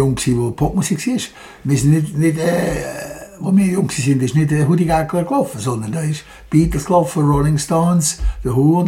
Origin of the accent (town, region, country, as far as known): Lenzburg, Aargau, Switzerland; born or raised there